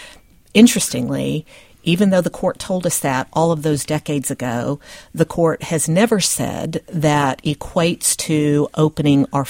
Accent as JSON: {"language": "English", "region": "Texas", "country": "United States", "said": "I'm from Texas, and I'll tell you, it took decades for Texas to finally understand"}